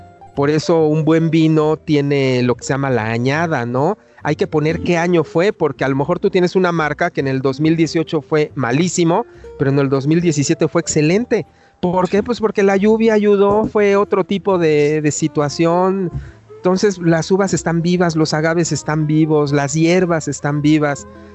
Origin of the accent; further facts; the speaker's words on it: Mexico; como mexicanos somos la mezcla de los dos, ¿no?